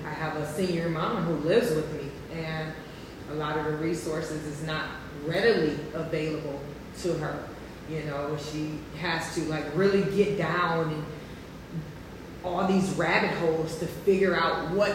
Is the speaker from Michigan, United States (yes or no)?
yes; Detroit, Michigan, United States; now in Chula Vista, United States; I'm from Detroit, Michigan. And so we came here in 2013 to California, and we moved to Chula Vista in 2016.